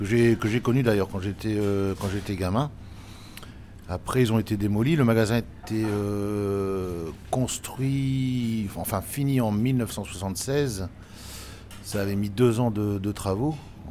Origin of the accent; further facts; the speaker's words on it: Flanders, Belgium; en particulier dans la région, hein, de chez nous, à Poperinghe, Ypres, Courtrai, Bruges.